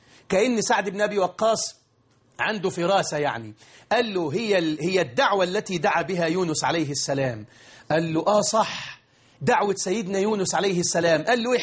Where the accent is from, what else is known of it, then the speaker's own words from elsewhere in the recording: Egypt; بلدنا مصر